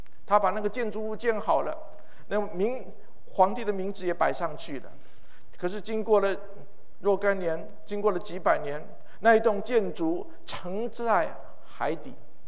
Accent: Hualien, Hualien County, Taiwan; 我是在台湾的花莲长大

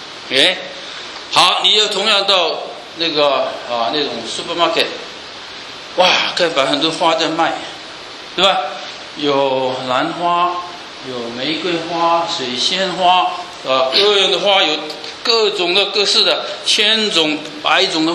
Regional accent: China; now in United States; 我们中国人把中秋看得很重要

